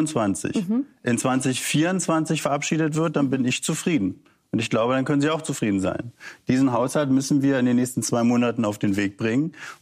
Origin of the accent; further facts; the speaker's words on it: Saxony-Anhalt, Germany; Sehen Sie, ich komme aus Sachsen-Anhalt.